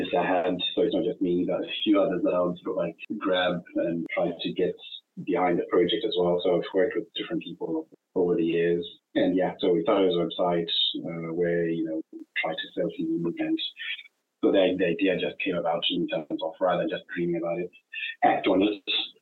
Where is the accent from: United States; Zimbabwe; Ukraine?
Zimbabwe; now in United Kingdom; I was born in Zimbabwe, grew up in that field, went to Sandringham High Primary, went through the usual upbringing as you would.